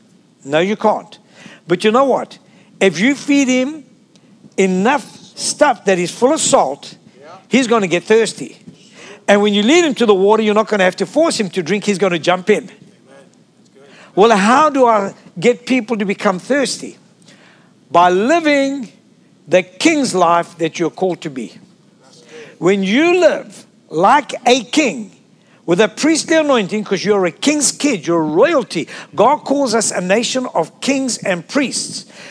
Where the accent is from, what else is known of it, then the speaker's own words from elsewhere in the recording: South Africa; You see, I'm from South Africa